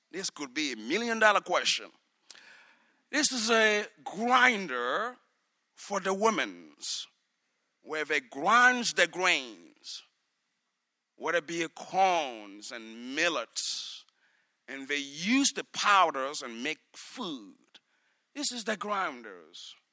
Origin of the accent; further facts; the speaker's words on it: Burkina Faso; So I was born in Burkina Faso. I grew up in Burkina Faso.